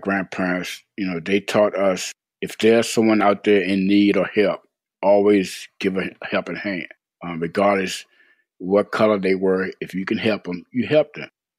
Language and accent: English; Virginia, United States; I was born and raised in Hanover County, Virginia